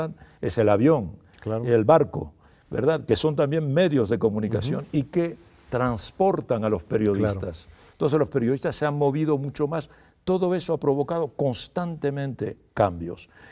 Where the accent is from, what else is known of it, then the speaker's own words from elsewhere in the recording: Spain; Evidentemente, como español